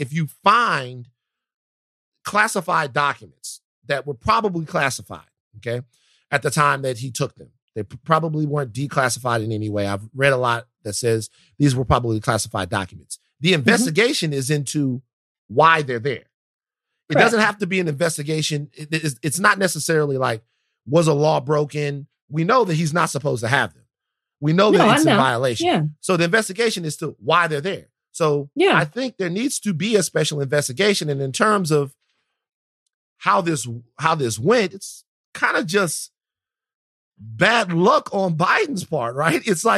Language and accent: English; United States; And as an American, I think a lot of Americans should be interested